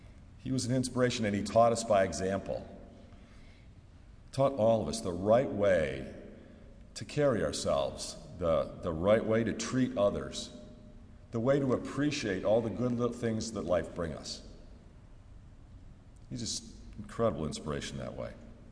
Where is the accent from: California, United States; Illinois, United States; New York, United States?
Illinois, United States; Chicago; born there; You know, I was born near Wrigley Field. I was 13 years old in 1969.